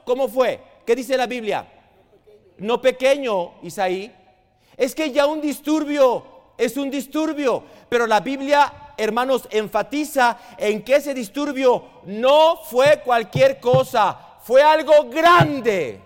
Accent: Chihuahua, Mexico; Es que yo, pastor, soy de Chihuahua.

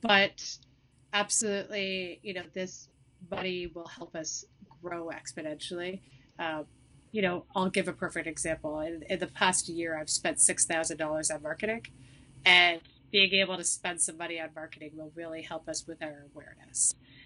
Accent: Toronto, Ontario, Canada; I'm from Toronto.

